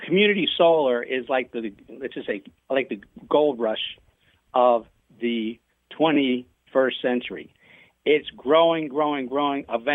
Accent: New Jersey, United States; I'm from South Jersey, so, you know, I got a little Philly in me still.

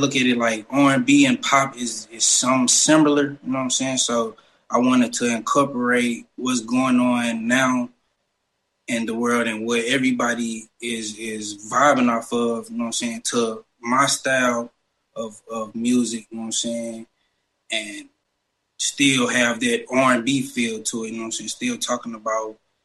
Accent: St. Louis, Missouri, United States; I'm from St. Louis, Missouri.

